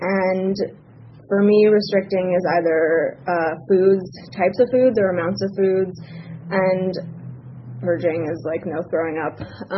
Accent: Los Angeles, California, United States; And I grew up in Los Angeles.

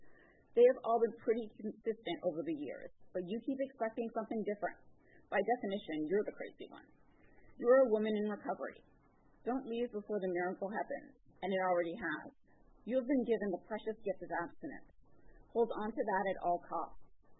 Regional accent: Studio City, California, United States; but I'm from the Studio City area, so I usually go to meetings out there.

